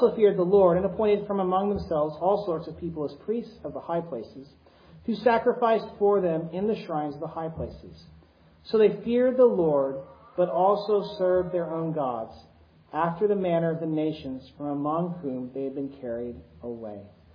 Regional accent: Texas, United States; I come from Texas, and all the big cities are up the 35 corridor.

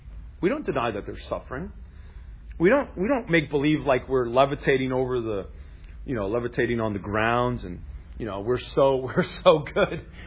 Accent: New York City, New York, United States; I grew up in New York City. It was a common thing back in the 80s.

